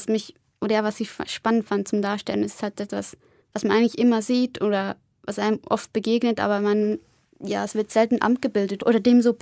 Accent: Biel, Bern, Switzerland; in Biel in einem Döner-Imbiss recht viel Zeit verbracht, der halt auch, weil er halt auch in meiner Heimatstadt ist.

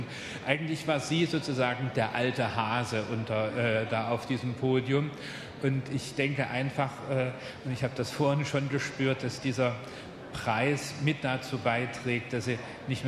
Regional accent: Germany; Und dann, wie man das so als Deutscher macht, man gibt dann so seine Hand.

